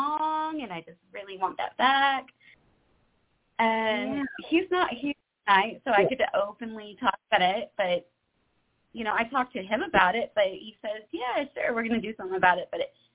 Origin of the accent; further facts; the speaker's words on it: Georgia, United States; also born or lived in South Carolina; Oh, I'm from Georgia and South Carolina.